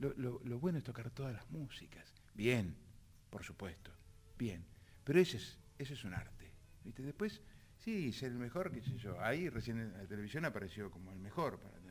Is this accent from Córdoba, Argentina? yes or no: no; La Plata, Buenos Aires Province, Argentina; Yo soy porteño, pero mal criado allá, ¿viste?